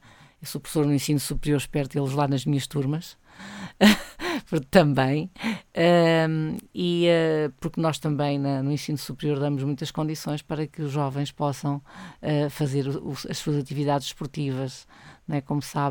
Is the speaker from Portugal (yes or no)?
yes; Coimbra, Portugal; eu sou nascida e criada em Coimbra, portanto, tudo que tem a ver com Coimbra é algo que me está entranhado, não é? Portanto, estudei em Coimbra